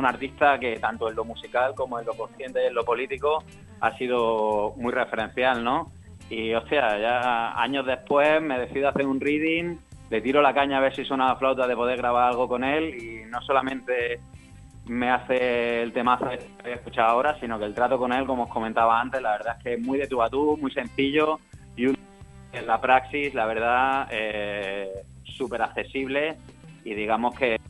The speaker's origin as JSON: {"language": "Spanish", "town": "Granada", "region": "Andalusia", "country": "Spain", "lives_now": "Barcelona, Spain", "said": "yo soy granadino, pero vivo en Barcelona ya desde hace varios años"}